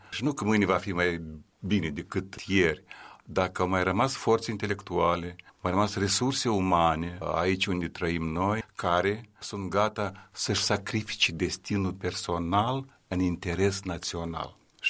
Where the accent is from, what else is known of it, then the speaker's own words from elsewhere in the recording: Chișinău, Moldova; Și n-am înțeles doamnele intelectuale din urbea noastră, Chișinău.